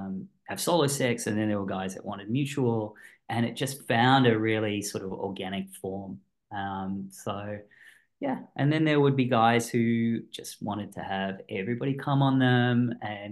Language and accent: English; Sydney, New South Wales, Australia; born there; also born or lived in Melbourne; No, I was born here, but I was born in Sydney and then I moved to Melbourne.